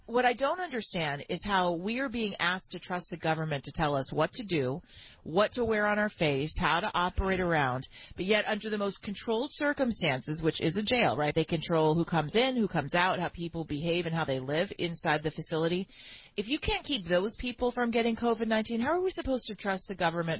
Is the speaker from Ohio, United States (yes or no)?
no; California, United States; But certainly in my home state of California, people who have committed violent crimes are being let out of prison early